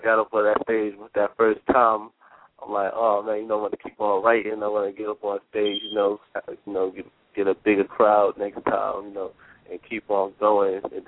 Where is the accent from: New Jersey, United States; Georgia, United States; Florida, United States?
New Jersey, United States; 16. I'm from North New Jersey.